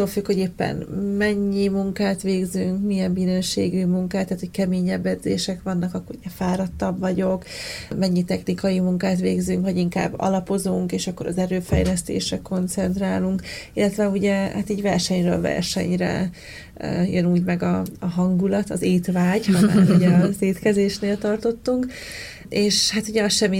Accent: Szeged, Csongrád-Csanád, Hungary; Ugye szegedi vagyok, hát Szeged mellett Tápén lakok. Hát ez valamikor egy kis falu volt, de most már így gyakorlatilag ilyen kertvárosi rész Szegednek. De én olyan kis falusi lánynak tartom egyébként magamat

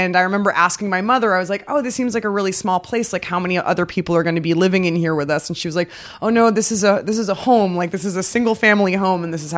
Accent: New Jersey, United States; also born or lived in Toronto, Canada / Bermuda; So I was born in Toronto and I was brought home like from the hospital to a hotel and then we moved to Bermuda for a year. We lived in a hotel there. And then we moved to New Jersey.

